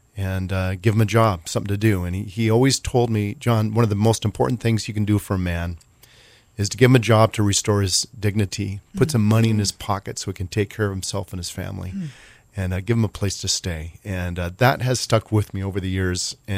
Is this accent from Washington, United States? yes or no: yes; Seattle, Washington, United States; As you alluded to, Danny, I grew up in Seattle.